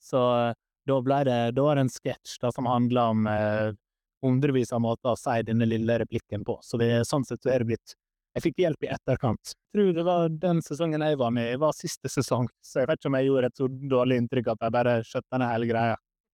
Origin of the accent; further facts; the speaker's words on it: Larsnes, Møre og Romsdal, Norway; now in Oslo, Norway; Da jeg flyttet til Oslo, så husker jeg at folk hjemme på Larsnes sa, ja, nå skal han til Oslo bli skådespiller.